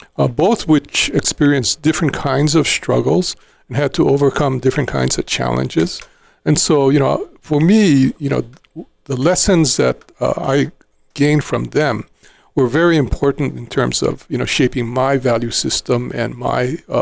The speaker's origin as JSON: {"language": "English", "town": "Lanai", "region": "Hawaii", "country": "United States", "said": "And on top of that, I was from Lanai. I didn't come from Honolulu, so I didn't know a lot of people in Honolulu."}